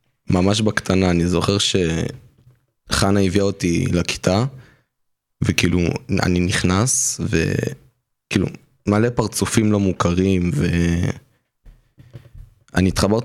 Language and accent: Hebrew; Holon, Tel Aviv District, Israel; אני מחולון, בן 16, מזל קשת.